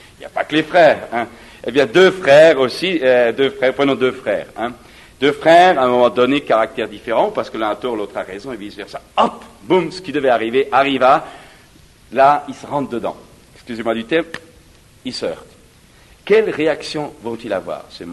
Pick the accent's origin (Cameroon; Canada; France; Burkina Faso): France; chez nous en France.